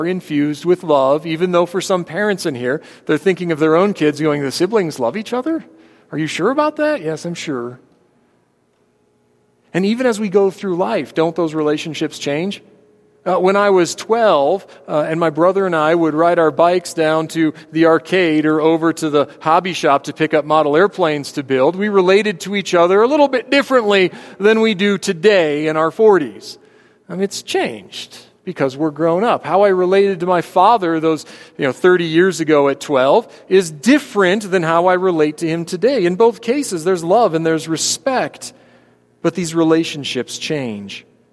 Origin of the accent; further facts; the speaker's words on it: Chicago, Illinois, United States; We come from the Chicago area.